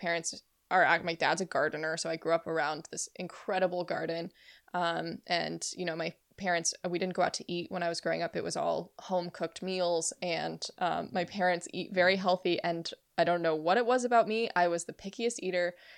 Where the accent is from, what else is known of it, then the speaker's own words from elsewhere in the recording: Phoenix, Arizona, United States; So I grew up in Arizona, in the Phoenix area. And went to school at Northern Arizona University in Flagstaff, which is Northern Arizona.